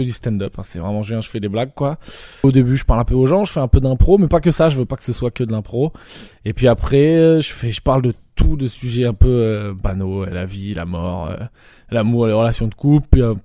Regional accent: Poitiers, Nouvelle-Aquitaine, France; Ouais, je suis de Poitiers, représente le 8-6.

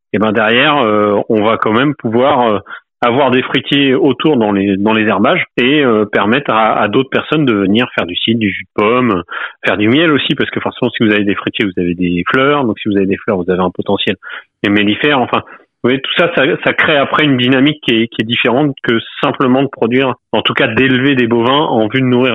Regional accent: Normandy, France; Alors, nous, on est de Charente, ma femme est parisienne, moi je suis normand, on est venu là sur le tard, on s'installe à plus de 30 ans, en hors cadre familial

